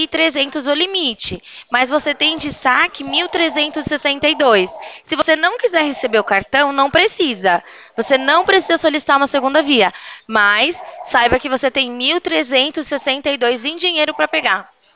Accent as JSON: {"language": "Portuguese", "region": "São Paulo", "country": "Brazil", "said": "Olha, eu sou de São Paulo, sou da central aqui de São Paulo"}